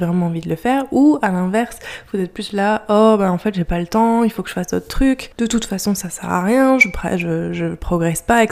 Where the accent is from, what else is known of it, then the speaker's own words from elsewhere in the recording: France; je viens juste de rentrer de Thaïlande. Donc là, je suis actuellement en France, dans la maison de famille, dans la maison d'enfance.